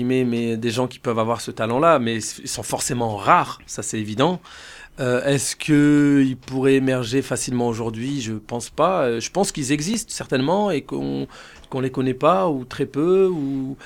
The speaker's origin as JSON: {"language": "French", "town": "Roubaix", "region": "Hauts-de-France", "country": "France", "tie": "born or raised there", "said": "je suis né entre voisins portugais et voisins italiens. Je me suis forgé, je me suis construit à Roubaix, dans cette ville où j'ai vécu, où je suis né, où j'ai vécu 35"}